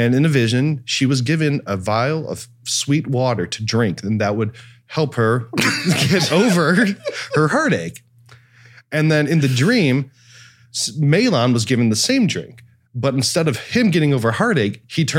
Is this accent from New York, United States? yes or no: no; Cleveland, Ohio, United States; I'm from Cleveland. You know, there's a lot of heartache.